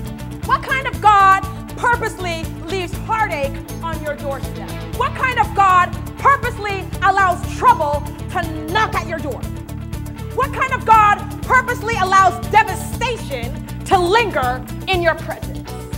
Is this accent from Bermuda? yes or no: no; Canada; So I've been to this church several times to hang out with her on holidays because I'm Canadian